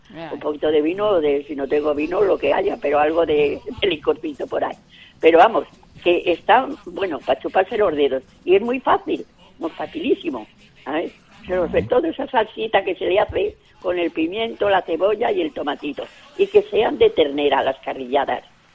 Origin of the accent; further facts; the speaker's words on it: Madrid, Community of Madrid, Spain; O yo soy de Madrid.